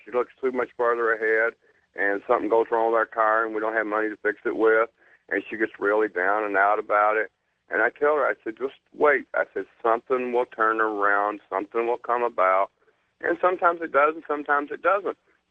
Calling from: Taylor, Michigan, United States; from Taylor, Michigan.

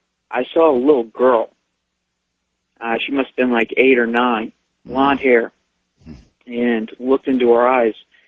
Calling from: Virginia, United States; And I'm calling from Virginia.

